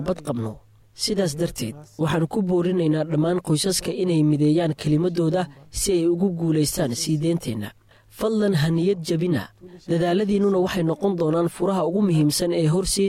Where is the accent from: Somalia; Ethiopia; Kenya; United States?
Kenya; Kakamega County; born there; Somali is a second language; Waxaan sanadkii 1966 ku dhashay gobolka Kakamega. Waxaan ka soo jeedaa qabiilka Luhya.